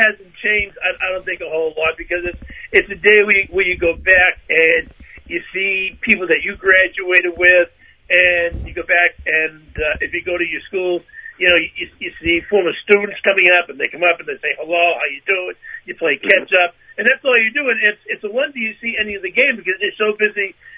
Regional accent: Lynn, Massachusetts, United States; I grew up in West Lynn

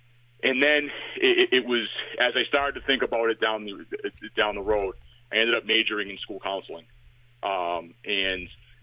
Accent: Everett, Massachusetts, United States; I'm from Everett. I don't really have, you know, I grew up in a triple decker, so it's not like we have a lot of money.

